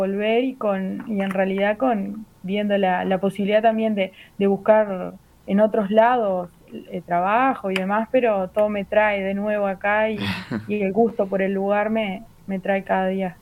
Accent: Cuchilla de Laureles, Tacuarembó, Uruguay; En realidad yo nací en la ciudad de Tacuarembó, pero me crié desde bebé acá en Cuchilla de Laureles, en la casa de mi familia. Fui a la escuela rural acá

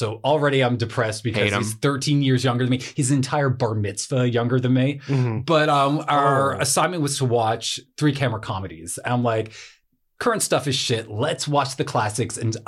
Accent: New Jersey, United States; New Jersey.

